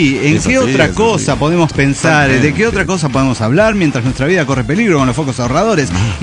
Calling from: Guadalajara, Jalisco, Mexico; desde un escritorio desordenado en Guadalajara, Jalisco, México.

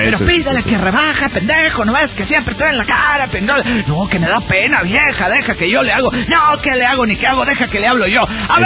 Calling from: Chetumal, Quintana Roo, Mexico; fui a la feria aquí en Chetumal con el fulano que en ese entonces era mi novio

